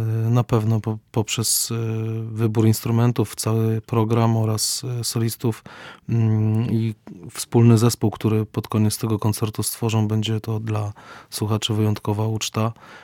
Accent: Tarnów, Lesser Poland, Poland; Ja sam pochodzę z Tarnowa, z regionu tarnowskiego. To jest też miasto o bardzo głębokiej tradycji żydowskiej.

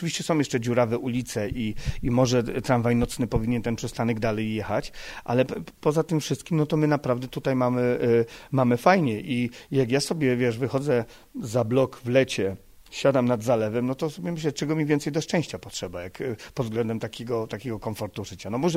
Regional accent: Kraków, Lesser Poland, Poland; ja jestem z Huty, u mnie się takie rzeczy inaczej załatwia.

